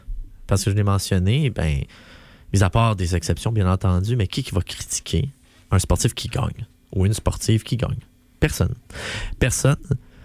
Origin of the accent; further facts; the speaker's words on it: Quebec, Canada; je suis québécois